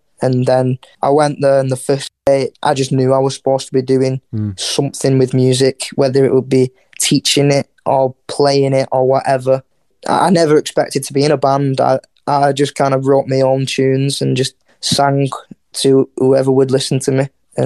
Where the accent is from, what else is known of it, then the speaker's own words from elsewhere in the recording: Wigan, North West England, United Kingdom; obviously we're from Wigan. It's like a small little town and that.